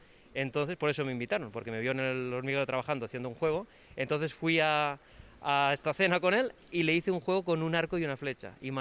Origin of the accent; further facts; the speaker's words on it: Castellón, Valencian Community, Spain; yo soy de Castellón, nací en Castellón, mis orígenes son de allí … soy muy español, aunque mi aspecto parezca escocés.